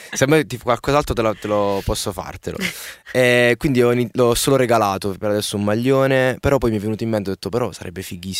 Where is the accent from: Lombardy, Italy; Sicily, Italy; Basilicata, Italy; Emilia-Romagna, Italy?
Basilicata, Italy; Grassano; Io vengo da Grassano, è un paesino della Basilicata, quindi sai, tutte le signore cuciono, fanno i corredi, eccetera.